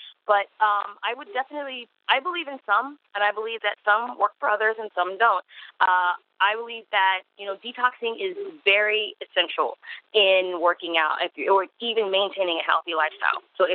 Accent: Pittsburgh, Pennsylvania, United States; now in California, United States; I hail from Pittsburgh, Pennsylvania. I rep the Berg. I moved a couple of years to California

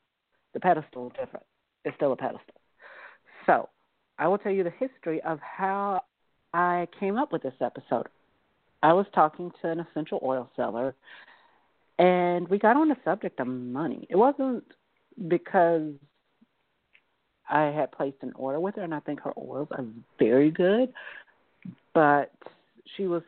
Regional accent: Georgia, United States; I grew up in Georgia and went to a Baptist preschool and kindergarten and had a cousin who was a preacher.

